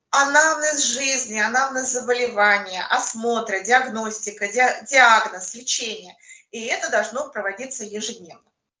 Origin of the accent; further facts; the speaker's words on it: Nizhny Novgorod, Nizhny Novgorod Oblast, Russia; я из Нижнего Новгорода.